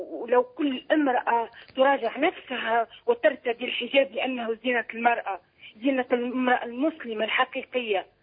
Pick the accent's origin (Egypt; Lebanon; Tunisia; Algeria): Tunisia